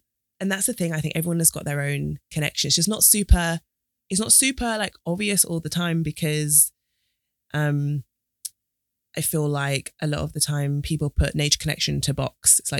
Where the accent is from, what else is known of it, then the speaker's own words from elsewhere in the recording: Doncaster, Yorkshire and the Humber, United Kingdom; born there; I was born in Doncaster in South Yorkshire.